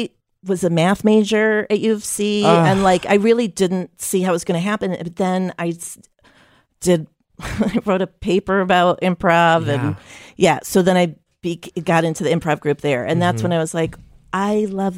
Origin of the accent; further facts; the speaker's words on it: Chicago, Illinois, United States; Like, I grew up in Chicago.